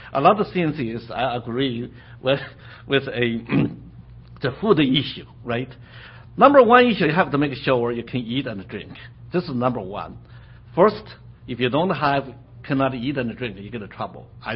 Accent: China; English is a second language; because I'm originally from China.

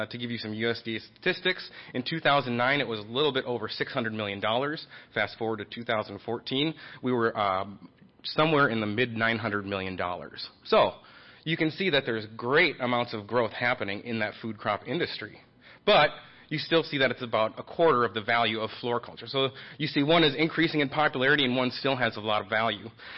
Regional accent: Minnesota, United States; So first, I'm going to start out with a little bit about myself. I'm from Minnesota. I love it.

